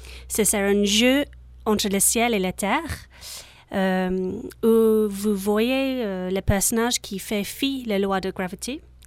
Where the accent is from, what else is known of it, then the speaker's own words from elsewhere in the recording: United Kingdom; French is a second language; now in France; moi, je suis bien une belle anglaise. Ça fait 10 ans que j'habite ici dans la région. Mais je n'ai pas perdu encore mon accent très charmant.